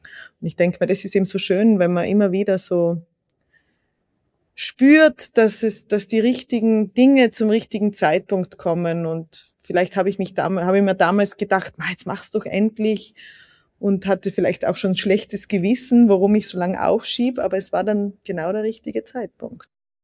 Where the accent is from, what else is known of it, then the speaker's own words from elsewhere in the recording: Austria; als Europäerin, als Österreicherin